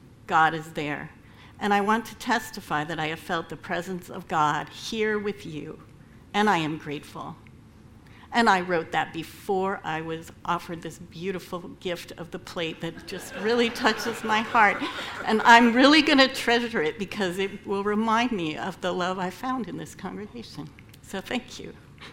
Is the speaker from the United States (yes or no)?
yes; Midwest, United States; as a newcomer to New England, born and raised in the Midwest